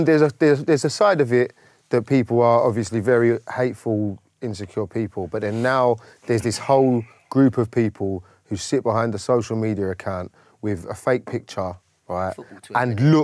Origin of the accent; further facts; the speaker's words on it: London, United Kingdom; We're from South London